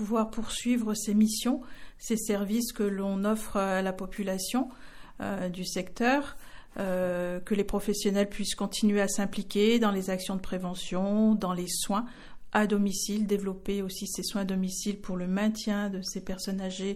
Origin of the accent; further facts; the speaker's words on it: Moirans, Auvergne-Rhône-Alpes, France; Alors, j'ai grandi à Moiran, j'ai fait ma scolarité à Moiran, mais depuis 25 ans, je n'habite plus Moiran.